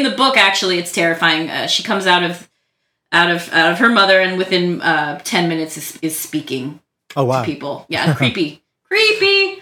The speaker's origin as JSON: {"language": "English", "town": "San Diego", "region": "California", "country": "United States", "tie": "born or raised there", "said": "And, you know, I grew up in San Diego and I've been going to the con since I was little."}